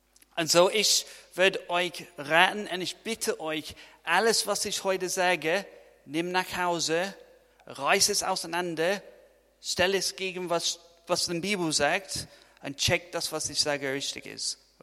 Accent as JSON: {"language": "German", "region": "Scotland", "country": "United Kingdom", "second_language": "German", "said": "ich komme aus Schottland. Und ich habe manchmal ein richtiges Problem mit der deutschen Sprache"}